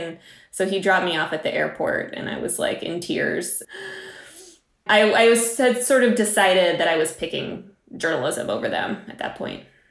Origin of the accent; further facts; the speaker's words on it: Texas, United States; I got the idea for this book because I was a Russian kid growing up in West Texas.